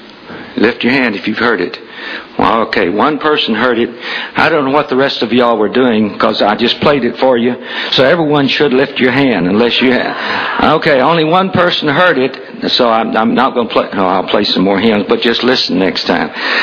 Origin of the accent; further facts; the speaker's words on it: the South, United States; Now, I'm from the South, so this is really the first Southern Baptist hymnal was the Broadman hymnal